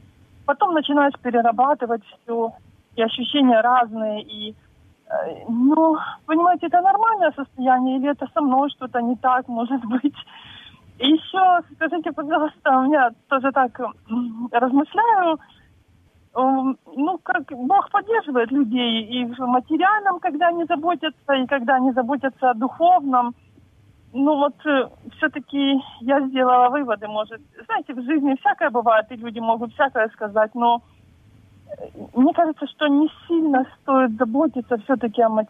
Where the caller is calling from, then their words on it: Kyiv, Ukraine; я из Киева звоню